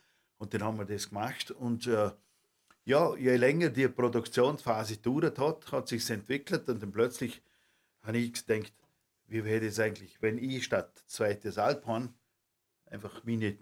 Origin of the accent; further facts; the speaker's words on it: Austria; wenn ich das gleich beantworten dürfte als Österreicher